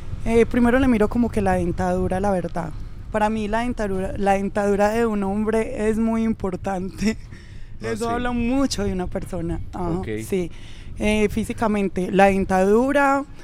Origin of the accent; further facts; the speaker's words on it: Medellín, Antioquia, Colombia; also born or lived in Mexico; Nací en Medellín y de ahí no me he movido. Ahí me he quedado. Bueno, y 3 años que viví en México, pues, también, pero ya ahí siempre he estado de Medellín.